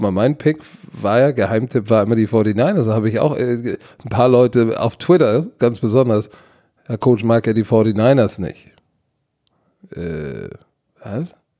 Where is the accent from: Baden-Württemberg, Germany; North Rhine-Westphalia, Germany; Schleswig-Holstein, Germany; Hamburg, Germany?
Hamburg, Germany; Als Hamburger nehme ich St. Pauli.